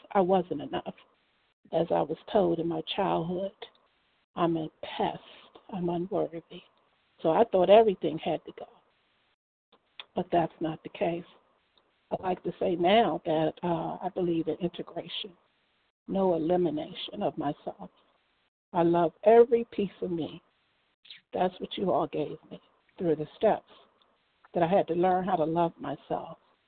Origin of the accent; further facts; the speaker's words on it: Maryland, United States; I'm from Maryland.